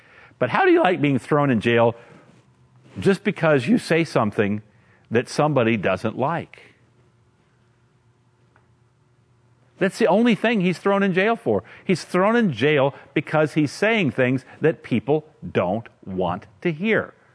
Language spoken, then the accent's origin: English; Washington, District of Columbia, United States; my hometown, Washington, D.C., was going to be utterly wiped off the map